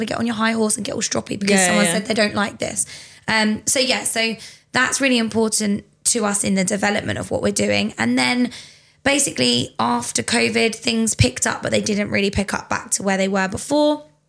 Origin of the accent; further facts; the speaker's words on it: Bedford, East of England, United Kingdom; I'm not from Milton Keynes. I'm a Bedford, born and bred. I went to uni in Bedford. I've lived in Bedford.